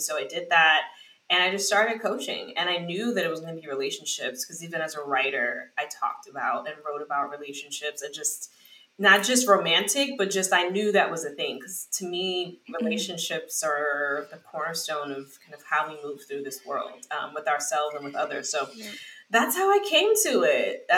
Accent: New York, United States; I'm a Bronx girl. I'm from New York.

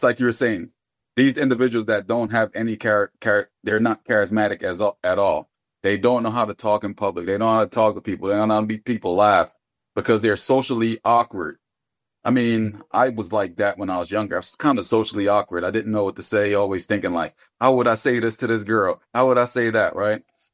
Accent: Philadelphia, Pennsylvania, United States; I grew up in Philly.

